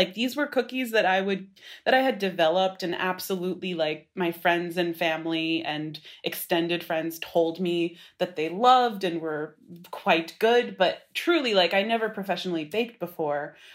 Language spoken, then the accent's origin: English; Brooklyn, New York, United States; I wanted to be in Brooklyn for sure. I'm from Brooklyn.